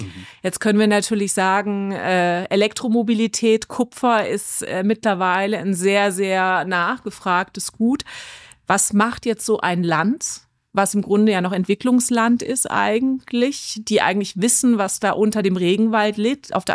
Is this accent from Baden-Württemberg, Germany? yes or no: yes; Stuttgart, Baden-Württemberg, Germany; ich komme aus Stuttgart.